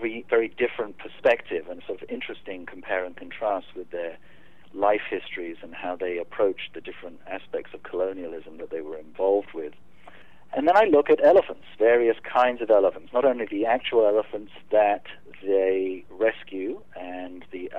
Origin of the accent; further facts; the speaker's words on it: United Kingdom; colonialism and identification of myself as a British person